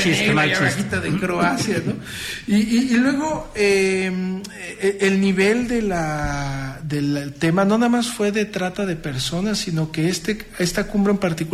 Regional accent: Mexico; uno como mexicano

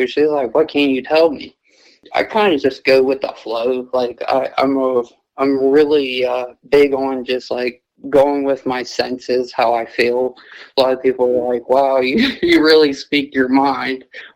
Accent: Perryopolis, Pennsylvania, United States; I am from out in Fayette County, out by Perryopolis.

